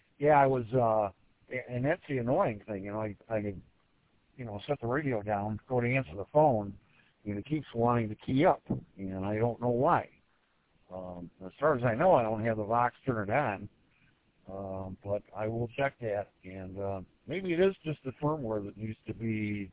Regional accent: Ferndale, Michigan, United States; I'm from Ferndale, Michigan.

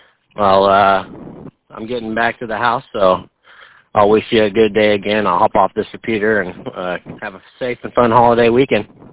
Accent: Oklahoma, United States; Yeah, so we're originally from Oklahoma, and we're just up here for a few months.

